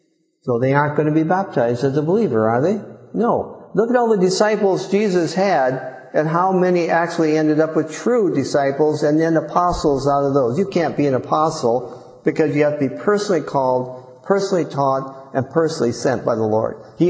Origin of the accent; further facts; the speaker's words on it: Minnesota, United States; I didn't even get it where I grew up. I grew up in Minnesota. I was living in Florida.